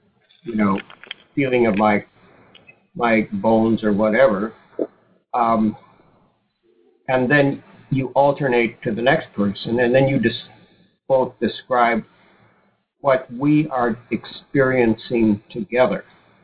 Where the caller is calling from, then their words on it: Boston, Massachusetts, United States; Hi, I'm calling from Boston.